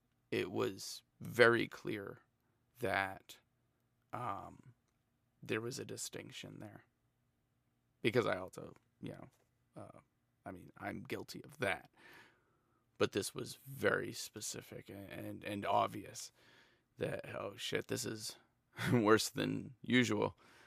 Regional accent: United States; And as an American, that's a very difficult thing to do.

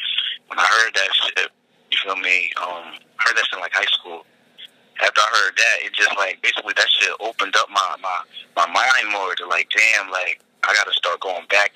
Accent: Asbury Park, New Jersey, United States; My childhood, just growing up in Asbury Park, you know, like, that's 1 square mile to be exact.

